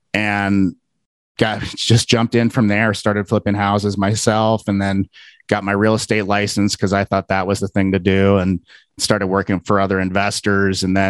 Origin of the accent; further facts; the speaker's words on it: Cincinnati, Ohio, United States; moved away as an adult; now in Salt Lake City, United States; I've lived here for 22 years. I'm originally from Cincinnati, moved here when I was 26